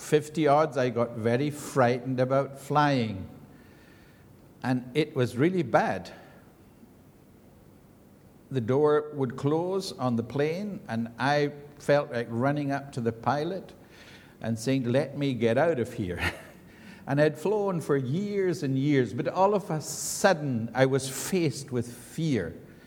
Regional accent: Scotland, United Kingdom; I as a Scotsman tend to hurt people more than necessary. That is a Scottish flesh.

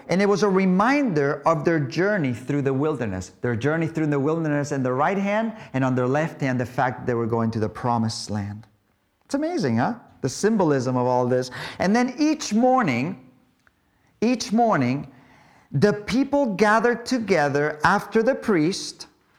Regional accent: Capdepera, Balearic Islands, Spain; You know, I'm from Capdepera, and the town used to be inside the walls of the city, just like Jerusalem was.

